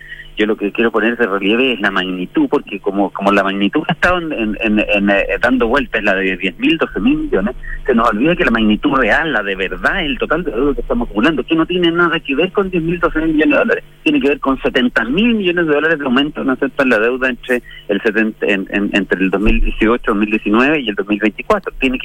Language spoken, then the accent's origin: Spanish; Chile; como chilenos